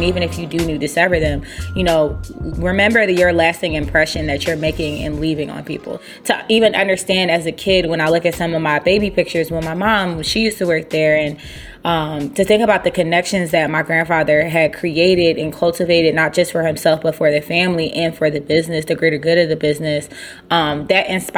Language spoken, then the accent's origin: English; Philadelphia, Pennsylvania, United States; I grew up in West Philly on a nice little block called Pemberton Street.